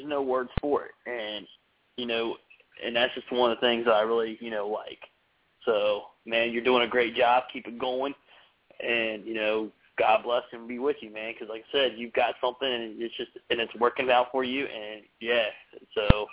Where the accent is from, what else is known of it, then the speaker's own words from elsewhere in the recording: Mason, Ohio, United States; I'm from Mason, Ohio.